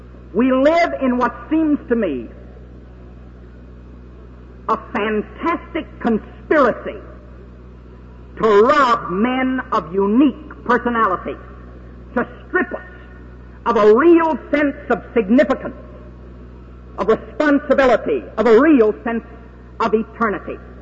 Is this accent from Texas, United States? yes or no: yes; Kerrville, Texas, United States; born there; I was born in Kerrville, which is District 21, Texas.